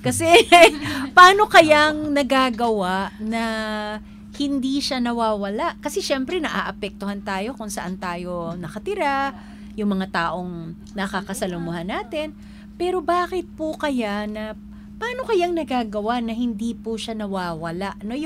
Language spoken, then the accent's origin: Tagalog; Tondo, Metro Manila, Philippines; kasi ako po Tagalog, Tondo po kami, yung nanay ko